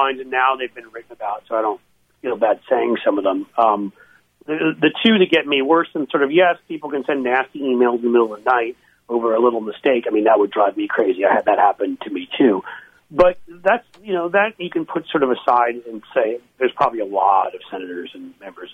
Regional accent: New York, United States; now in US Midwest; I'm a Midwesterner these days, as you're a Midwesterner, and so the whole Midwestern nice, the fact of people being polite. Look, I go back home to New York, where I grew up, in Philly, where I went to college

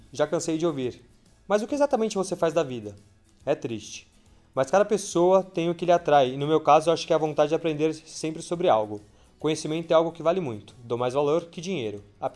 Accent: São Paulo, Brazil; Eu sou de São Paulo aqui e morei com meu pai e com a minha mãe enquanto eu tive bolsa pra minha iniciação científica.

